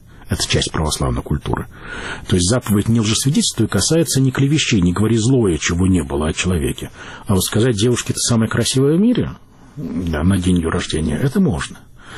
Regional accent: Belarus; я польский язык знаю, я белорус

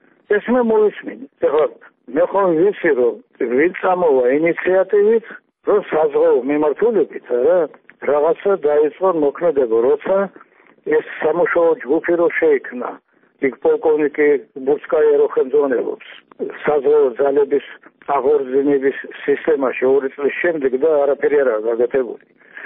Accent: Tbilisi, Georgia; born there; მაგრამ მე ხომ თბილისში დავიბადე

